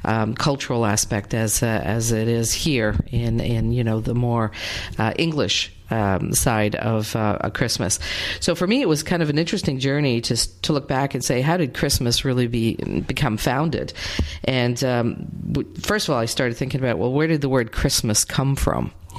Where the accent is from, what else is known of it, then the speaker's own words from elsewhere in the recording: Canada; moved away as an adult; now in United States; I'm a first generation North American, born and raised in Canada, and moved to the United States 20 years ago.